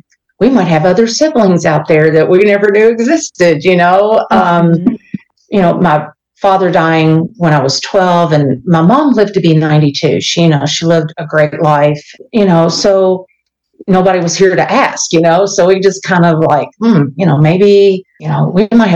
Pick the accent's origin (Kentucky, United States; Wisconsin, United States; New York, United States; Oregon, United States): Kentucky, United States; because I knew my family, we grew up in Kentucky.